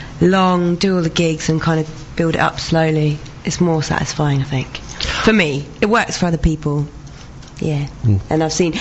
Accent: Norwich, East of England, United Kingdom; I'm going to be playing is my hometown, Norwich, on the 31st, which is my birthday.

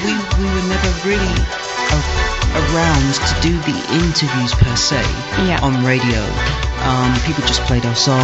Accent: Romford, London, United Kingdom; But look, we're just from Romford, mate. That's it.

